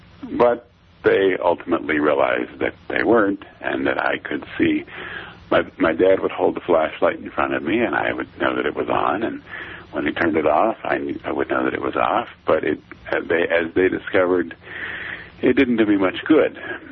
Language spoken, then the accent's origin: English; Virginia, United States; I grew up in Virginia. There was a school for the blind in Virginia